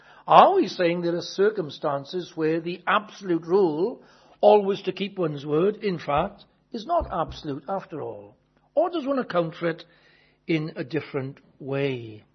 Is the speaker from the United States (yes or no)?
no; Wales, United Kingdom; I'm from South Wales.